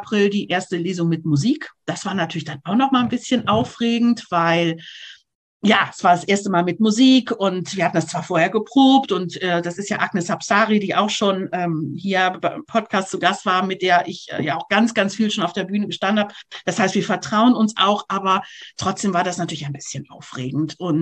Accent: Isernhagen, Lower Saxony, Germany

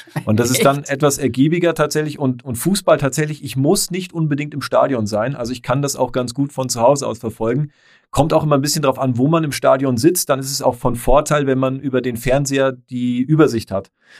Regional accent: North Rhine-Westphalia, Germany; born there; Ich bin gebürtiger Rheinländer. In der Nähe von Köln geboren

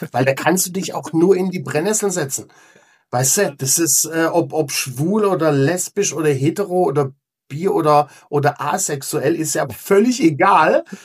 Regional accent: Munich, Bavaria, Germany; In München, in meiner alten Heimat.

